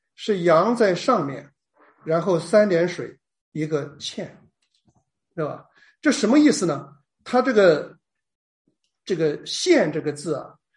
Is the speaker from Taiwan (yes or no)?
no; China; 我们中国人的天堂天坛啊，你看到北京天坛的时候